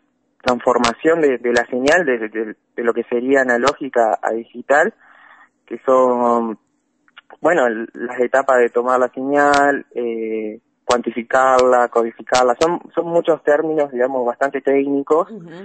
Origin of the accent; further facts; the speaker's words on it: Paraná, Entre Ríos, Argentina; me quedó la UTN acá de Paraná. Yo soy de Paraná.